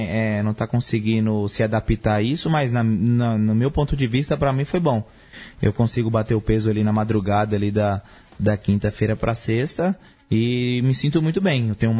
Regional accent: São Paulo, Brazil; eu sou daqui de São Paulo

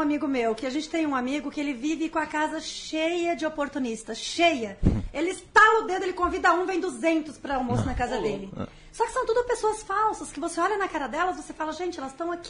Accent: Paraná, Brazil; born there; also born or lived in Santa Catarina / Rio Grande do Sul; now in São Paulo, Brazil; Eu nasci no Paraná. Mas eu morei em Santa Catarina.

